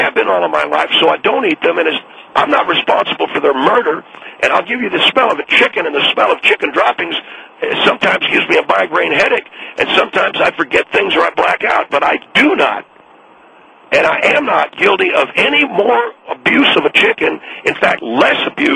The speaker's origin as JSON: {"language": "English", "town": "San Angelo", "region": "Texas", "country": "United States", "tie": "born or raised there", "said": "I grew up in San Angelo, Texas, originally."}